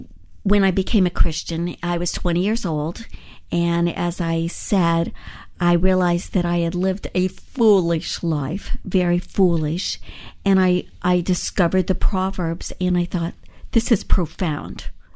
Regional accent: California, United States; aired on stations as far away from my home state of California to the East Coast, up in Maine, down in Belize, in Jerusalem.

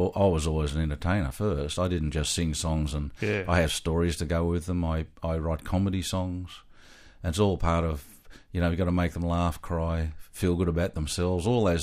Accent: Australia; accent: Australian; I think they actually still probably find my Aussie accent a bit funny to handle too.

